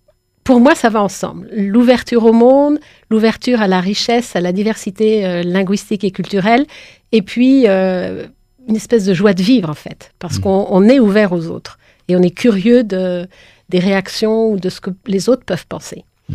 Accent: France; surtout parce que je suis française, j'ai envie de dire.

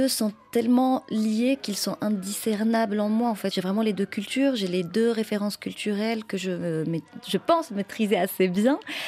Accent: Morocco; moved away as an adult; now in Paris, France; j'ai grandi avec le français. Et le français est dans mes fondations, même si je suis née au Maroc. J'y ai grandi, j'ai fait mes études supérieures là-bas. Je suis arrivée en France adulte. Ça fait une dizaine d'années que je vis à Paris.

